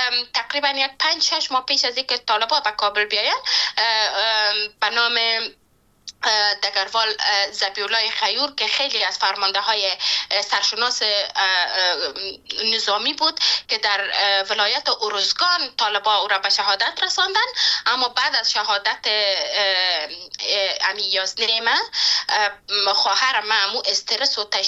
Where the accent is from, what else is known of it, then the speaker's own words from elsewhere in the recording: Panjshir, Afghanistan; born there; جایی که من زادگاهم است